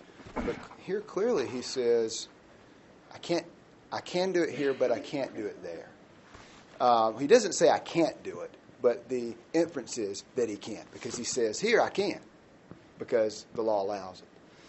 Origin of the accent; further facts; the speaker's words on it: Appomattox, Virginia, United States; I'm from Appomattox